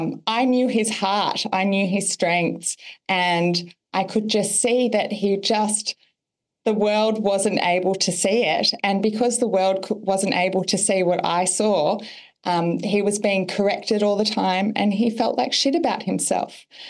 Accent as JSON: {"language": "English", "town": "Sydney", "region": "New South Wales", "country": "Australia", "said": "I'm from Sydney, Australia."}